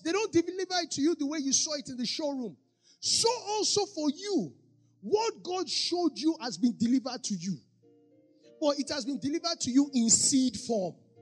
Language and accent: English; Lagos, Nigeria; When I grew up in Lagos and I went to Unilag